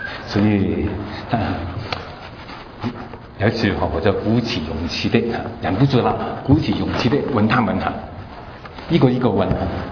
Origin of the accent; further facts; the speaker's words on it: Hong Kong; now in United States; 因为我不是从台湾来的，其实我是从香港来的，